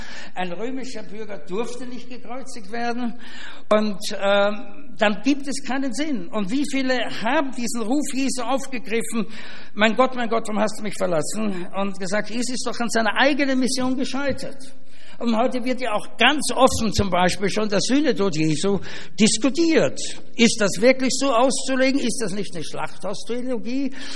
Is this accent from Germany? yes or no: no; Austria; Als Österreicher denkt man so.